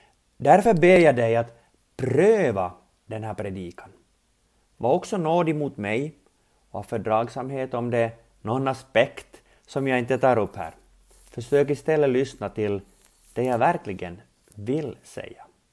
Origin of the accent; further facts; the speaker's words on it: Jakobstad, Ostrobothnia, Finland; now in Helsinki, Finland; Jag är född och uppvuxen i Jakobstad, men sedan 22 år bosatt i Helsingfors.